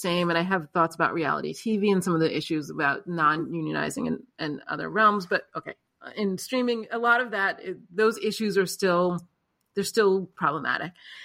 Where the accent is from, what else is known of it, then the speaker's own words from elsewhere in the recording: New York City, New York, United States; I'm from New York City. So both have like that transient nature.